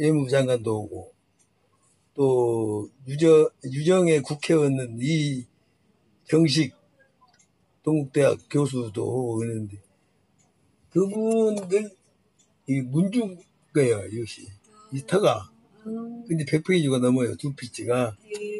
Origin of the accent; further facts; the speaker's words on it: South Korea; 나는 여기서 태어났고 여기서 78년 동안 산 게